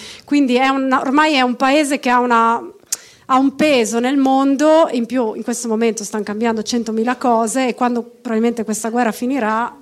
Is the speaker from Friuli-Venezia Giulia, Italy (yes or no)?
yes; Friuli-Venezia Giulia, Italy; Avevo 19 anni, nata e cresciuta in Italia, in Friuli tra l'altro